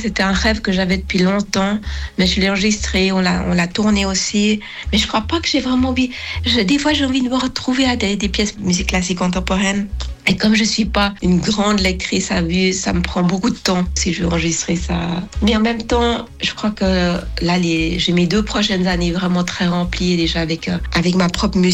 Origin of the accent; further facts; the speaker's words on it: Switzerland; De recevoir un prix en Suisse, c'est très émouvant parce que c'est mon pays d'origine.